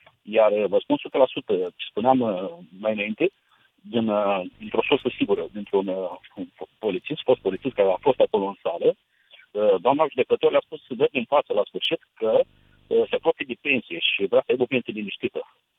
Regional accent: Iași, Iași County, Romania; Sunt ieșean jet de jet

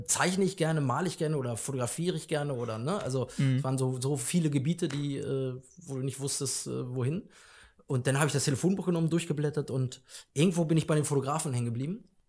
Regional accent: Hanover, Lower Saxony, Germany; Ich bin Hannoveraner, genau.

